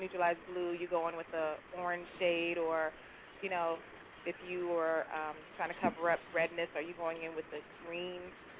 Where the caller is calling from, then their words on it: Maryland, United States; I'm calling from Maryland.